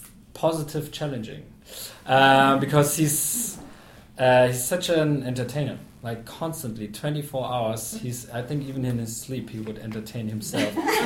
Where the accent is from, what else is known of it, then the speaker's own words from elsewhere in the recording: Germany; Yeah, I'm from Germany. Okay. I live in Berlin. I'm a German director